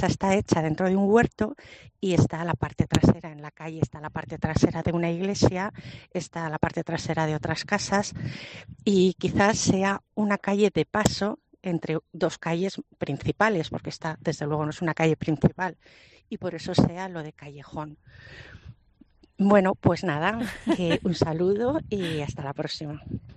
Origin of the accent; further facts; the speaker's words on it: Megeces, Castile and León, Spain; mi casa en mi pueblo, en Mejeces, está ubicada en la calle Callejón.